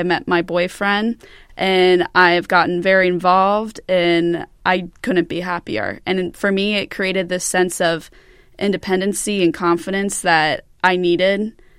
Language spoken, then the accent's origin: English; Cincinnati, Ohio, United States; I'm from Cincinnati originally, and all of my friends went to UC, and I was the only one that went farther.